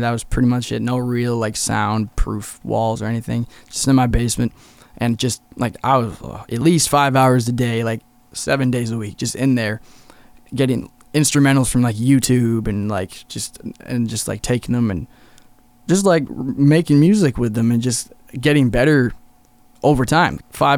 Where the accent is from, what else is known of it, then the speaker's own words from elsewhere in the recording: Qualicum, British Columbia, Canada; I'm from Qualicum, Parksville, Oceanside area, and I make music.